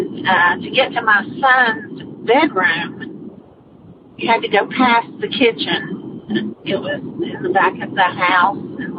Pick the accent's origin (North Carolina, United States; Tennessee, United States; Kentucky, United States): North Carolina, United States; Concord; I'm from Concord, North Carolina.